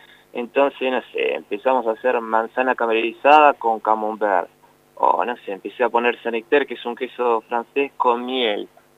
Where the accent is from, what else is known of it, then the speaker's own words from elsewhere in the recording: Mar del Plata, Buenos Aires Province, Argentina; moved away; dije, bueno, sí, soy de Mar del Plata.